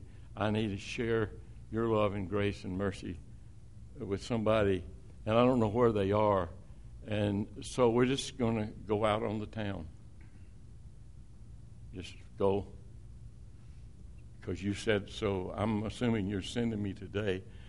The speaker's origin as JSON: {"language": "English", "region": "Tennessee", "country": "United States", "also_born_or_lived": "Alabama", "said": "And, you know, I'm from Tennessee and Alabama. I'm looking at New York City."}